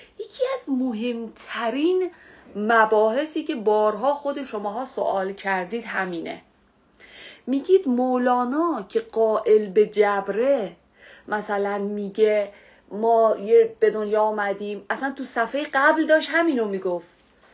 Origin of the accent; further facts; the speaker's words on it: Karaj, Alborz, Iran; born there; من به دنیا آمدم، مثلا تو کرج به دنیا آمدم، توی نیویورک به دنیا نیومدم.